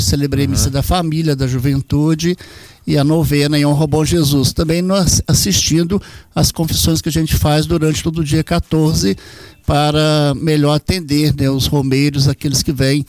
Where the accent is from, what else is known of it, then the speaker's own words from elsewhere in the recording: Passa Verde, Minas Gerais, Brazil; eu sou natural da cidade de Passa Verde, Minas Gerais, próximo mesmo da região aqui.